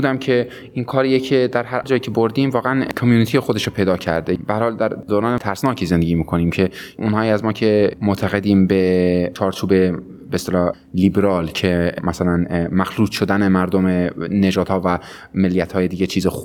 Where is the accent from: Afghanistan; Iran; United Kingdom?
United Kingdom; England; یه رگم ایرانی هست، اما در واقع هویت شخصی ام خب من چون بزرگ شده انگلیس هستم